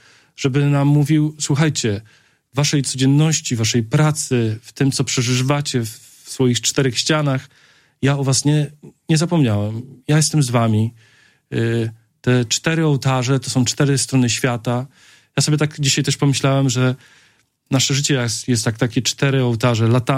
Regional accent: Kuyavian-Pomeranian Voivodeship, Poland; Ja pochodzę z Kujaw

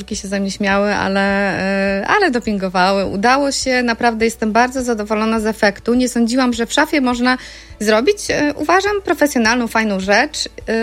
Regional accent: Ełk, Warmian-Masurian Voivodeship, Poland; Dokładnie tak, urodziłam się w Ełku.

